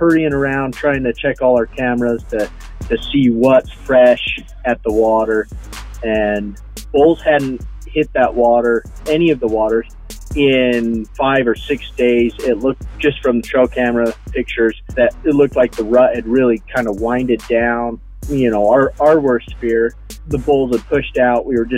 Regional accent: Delta, Utah, United States; I grew up in Delta, Utah, kind of a central town, small rural community. Grew up hunting.

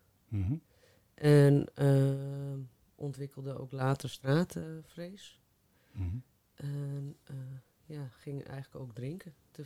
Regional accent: North Holland, Netherlands; Ja, nou, ik kom dus uit Noord-Holland en ik ben 37 jaar.

